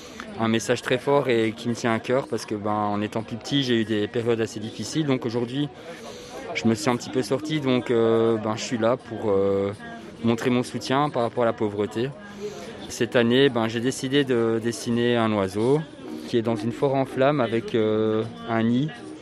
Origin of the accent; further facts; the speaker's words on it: Mouscron, Wallonia, Belgium; je viens de Moucron.